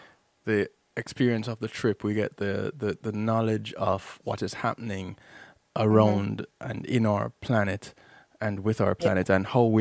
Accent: Jamaica; And as a Jamaican child myself

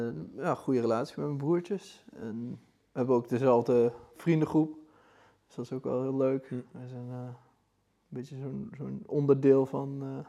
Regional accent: Millingen aan de Rijn, Gelderland, Netherlands; Ik ben geboren in Millingen, 88, dat is alweer even geleden. Dus ik ben op dit moment 34, 6 september ben ik geboren.

